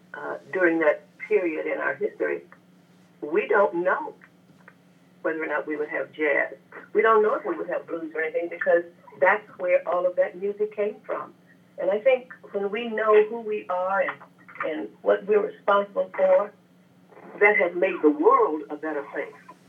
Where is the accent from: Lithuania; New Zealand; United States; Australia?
United States; Texas; And I, growing up in Texas, you know, I was a part of that fight